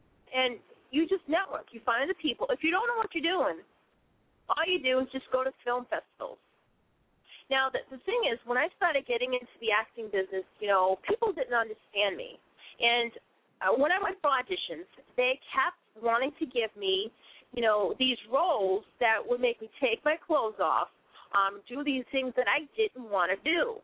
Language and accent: English; United States; And to work with him, you know, as an American